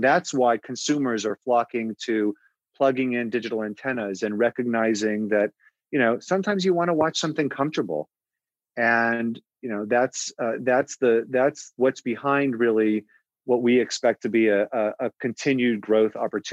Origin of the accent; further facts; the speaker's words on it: Los Angeles, California, United States; I was born and raised in Los Angeles.